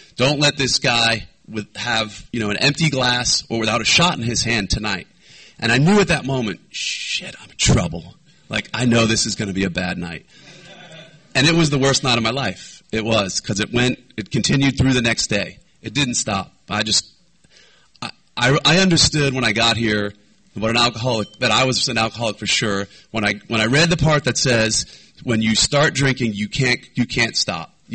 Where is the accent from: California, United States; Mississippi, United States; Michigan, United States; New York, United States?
New York, United States; I moved back home. I'm from New York as well.